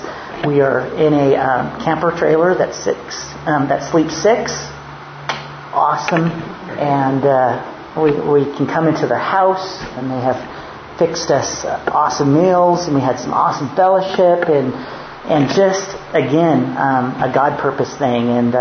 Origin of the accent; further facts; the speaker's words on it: Boise, Idaho, United States; We are from the States, Boise, Idaho. I usually say Boise because people don't know Meridian, but they're one and the same.